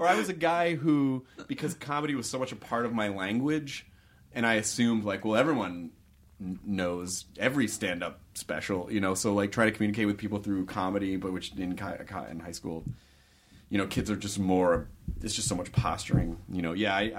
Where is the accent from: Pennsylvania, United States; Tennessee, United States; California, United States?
Tennessee, United States; and I grew up in the South too